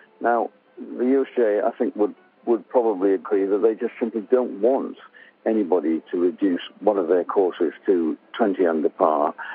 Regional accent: Wales, United Kingdom; Wales, for example, the country in which I live and I'm proud to call myself as a Welshman

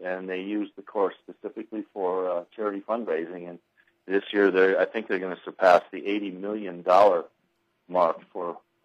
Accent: North Dakota, United States; And I played out there as a kid because I grew up in North Dakota, so I played that course many times.

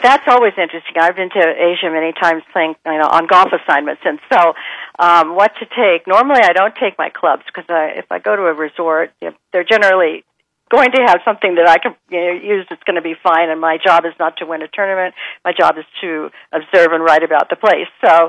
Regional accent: San Francisco, California, United States; now in Scottsdale, United States; I'm from San Francisco, now I live in Scottsdale

